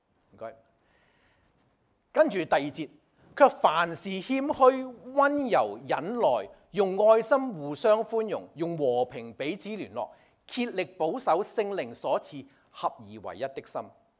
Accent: China; 如果我哋係我哋中國人咧

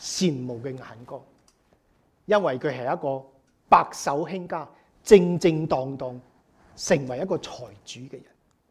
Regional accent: Guangdong, China; accent: Cantonese; 用我们广东话，白痴的人啊

